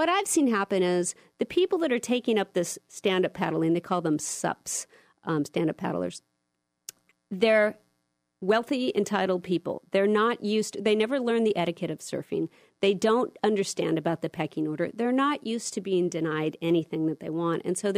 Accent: Point Dume, California, United States; when I grew up on Point Doom, if you were part of the tribe there, it was a wonderful place to be

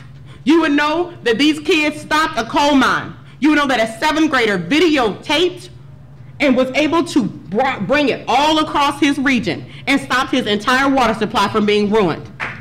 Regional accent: Knoxville, Tennessee, United States; also born or lived in Florida / Alabama; You would know that I'm from Knoxville, Tennessee, Florida, Alabama, and other parts of the South.

